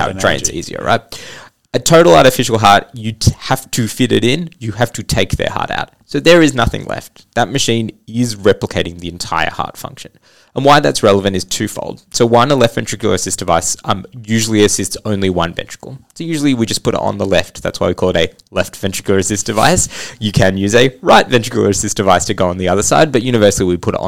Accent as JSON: {"language": "English", "country": "Australia", "said": "one of the things that I love about being an Australian in this field is that we really punch above our weight in terms of research and development"}